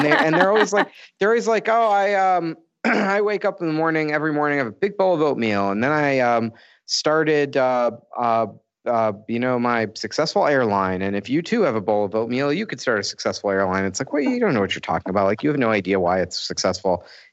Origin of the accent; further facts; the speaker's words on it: Chicago, Illinois, United States; I'm a designer from Chicago.